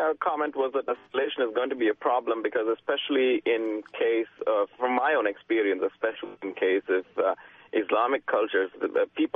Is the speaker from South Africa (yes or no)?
no; India; I would say I'm from India first, and then I would say I'm a Hindu.